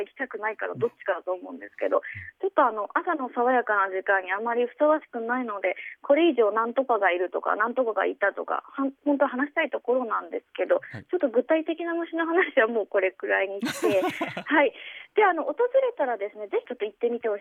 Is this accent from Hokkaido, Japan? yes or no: no; Toyama, Japan; 実は私たち富山県民が大好きなある食べ物に幼虫がついていたことで排出されたサナダムシなんですが